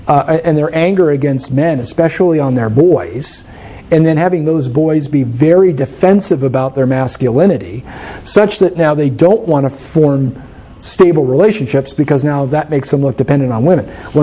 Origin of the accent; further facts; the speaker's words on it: New York City, New York, United States; But when I was growing up in Harlem, Harlem was a neighborhood of working class black families that were intact.